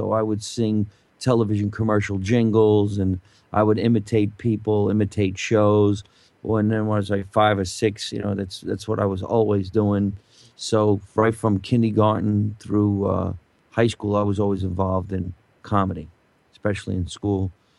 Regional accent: New Jersey, United States; now in California, United States; it had something to do with when I moved to California from New Jersey. everybody kept saying, you know, the way you sound, the way you act, you got a bit of an edge.

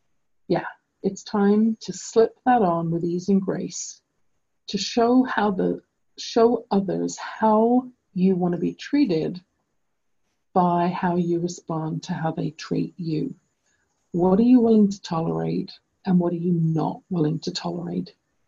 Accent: England, United Kingdom; accent: broad English; now in Canada; from England to Canada, I had to slow down and change my speech pattern significantly in order for my broad English accent to be understood.

